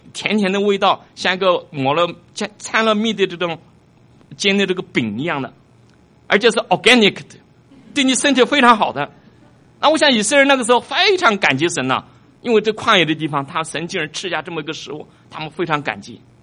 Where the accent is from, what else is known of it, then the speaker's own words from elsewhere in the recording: China; 兄弟我已经是从大陆来的，那以前我在大陆有工作过，那个时候在大概八几年的时候啊